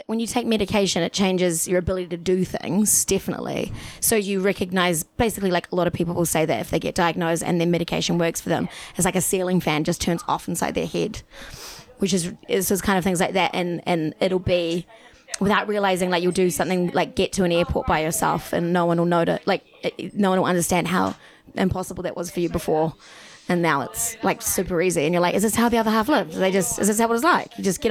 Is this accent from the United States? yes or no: no; New Zealand; No, I'm from New Zealand.